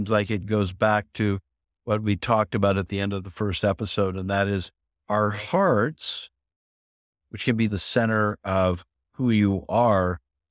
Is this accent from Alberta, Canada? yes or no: yes; Calgary, Alberta, Canada; moved back to my hometown, Calgary, Canada, and my dad had a trucking company